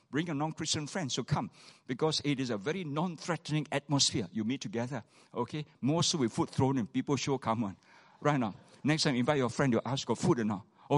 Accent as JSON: {"language": "English", "country": "Malaysia", "said": "I'm from Malaysia. All right? I'm a pastor from Malaysia."}